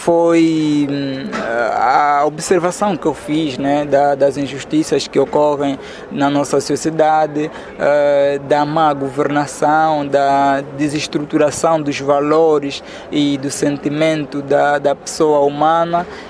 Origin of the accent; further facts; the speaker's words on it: Ambaca, Cuanza Norte, Angola; Sou natural do Kwanza Norte, no município de Ambaka. Portanto, sou ativista angolano